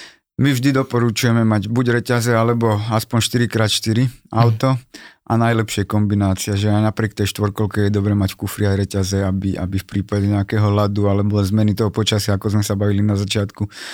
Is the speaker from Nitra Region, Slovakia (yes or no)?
yes; Vráble, Nitra Region, Slovakia; Oficiálne som z Vrábel, z Dolňákov, je to okres Nitra.